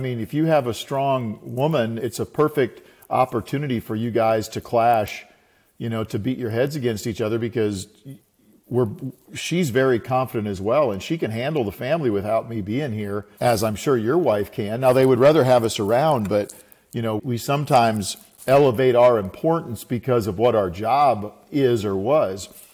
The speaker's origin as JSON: {"language": "English", "region": "South Dakota", "country": "United States", "tie": "born or raised there", "said": "Well, I grew up in South Dakota on a dirt farm there."}